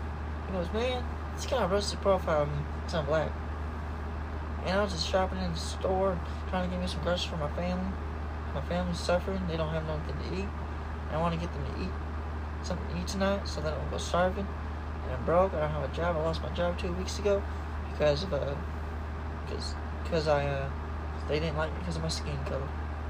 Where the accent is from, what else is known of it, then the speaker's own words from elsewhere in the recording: Washington, United States; born there; also born or lived in Killeen, Texas / Charleston, South Carolina; I was born in Washington State, but I was born and raised in different states. Four to six of them exactly.